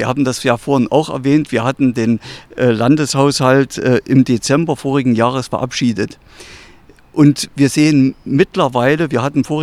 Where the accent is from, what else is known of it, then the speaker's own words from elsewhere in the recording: Saalfeld, Thuringia, Germany; dass meine Heimatstadt Saalfeld Kurort wird